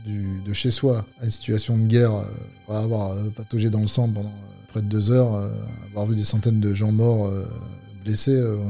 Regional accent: Paris, Île-de-France, France; Je suis parisien d'origine, un vrai parisien. Un petit séjour dans le sud de la France et je suis remonté sur Paris.

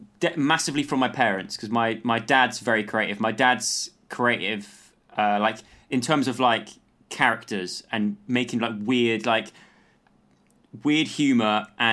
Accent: Lacock, South West England, United Kingdom; I grew up in Wiltshire, in a tiny little village.

